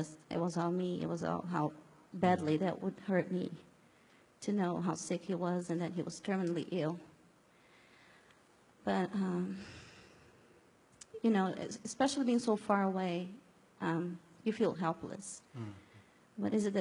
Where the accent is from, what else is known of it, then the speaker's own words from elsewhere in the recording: Brazil; English is a second language; I'm from Brazil.